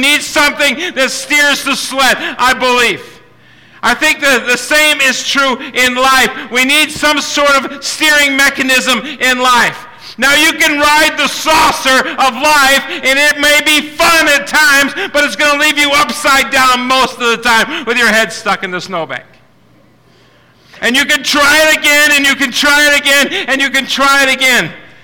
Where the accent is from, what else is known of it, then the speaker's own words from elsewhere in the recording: Pennsylvania, United States; when you're born and raised in Tioga County, Pennsylvania, and you're born and raised on a farm